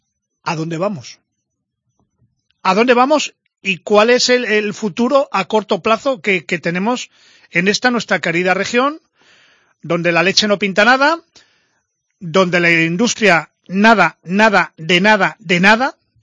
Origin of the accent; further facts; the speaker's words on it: Cantabria, Spain; Y como cántabro, que ahora quiero tocar